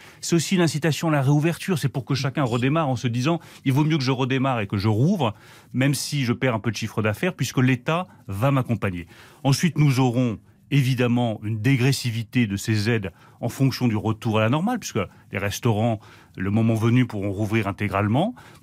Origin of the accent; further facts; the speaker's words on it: France; Moi, il se trouve que je suis français, que je cherche en France des solutions aux problèmes français.